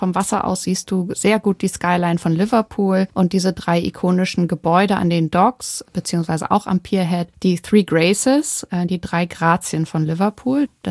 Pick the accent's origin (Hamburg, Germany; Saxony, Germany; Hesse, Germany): Hamburg, Germany; Also ich muss sagen, als Hamburgerin habe ich mich ganz zu Hause gefühlt.